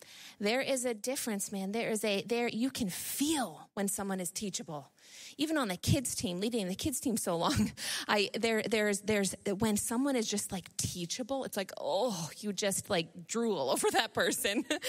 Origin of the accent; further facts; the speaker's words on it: New York, United States; moved away as an adult; now in Canada; Now, I'm from Northern New York. And when I married Ryan and moved here just across the St. Lawrence River, I had to learn a few things, particularly vocabulary.